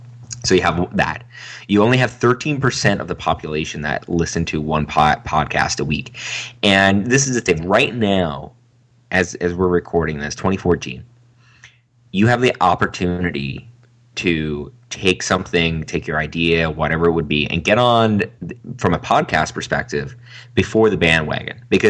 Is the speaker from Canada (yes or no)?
yes; Canada; I'm from Canada